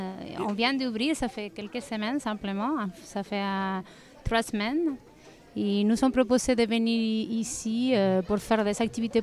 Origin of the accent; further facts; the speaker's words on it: Spain; now in Geneva, Switzerland; Je suis espagnole, alors avant je le faisais en Espagne et ça fait déjà 6 ans que je suis ici à Genève